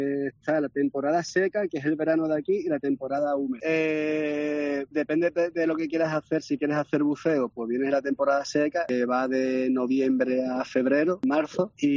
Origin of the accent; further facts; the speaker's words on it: Cádiz, Andalusia, Spain; Cádiz, como buen gaditano, yo la llevo siempre en el alma porque la verdad es que es una tierra maravillosa, pero me conformo con pasar 3 o 4 meses al año allí. Fue el resto del año 8 meses aquí